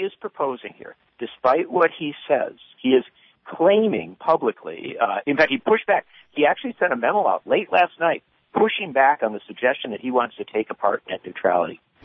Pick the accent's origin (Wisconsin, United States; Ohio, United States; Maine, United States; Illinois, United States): Wisconsin, United States; they're going into rural races in states like my home state of Wisconsin